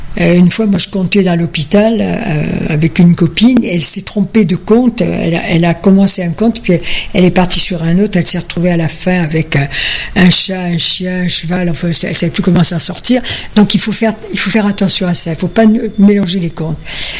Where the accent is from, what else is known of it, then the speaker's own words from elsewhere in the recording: Corsica, France; Chez nous en Corse, quand on veut aller chez quelqu'un d'important, on lui fait honneur en s'habillant.